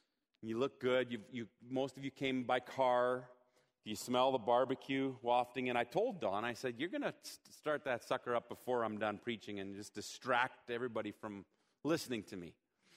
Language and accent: English; Germany; You know, growing up in Germany, there were times when we would have lots of company, and you know, mom and dad being on a missionary salary, it was tight at times.